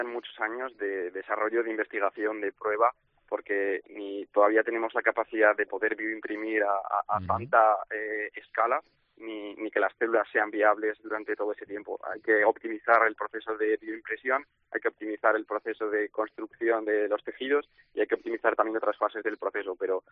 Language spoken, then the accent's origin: Spanish; Logroño, La Rioja, Spain; now in Pamplona, Spain; Realmente soy de Logroño, pero estos últimos años he estado viviendo en Pamplona